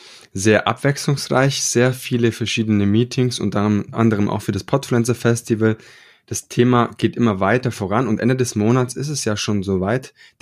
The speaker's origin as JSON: {"language": "German", "country": "Italy", "said": "Warum auch nicht, ne, als Italiener."}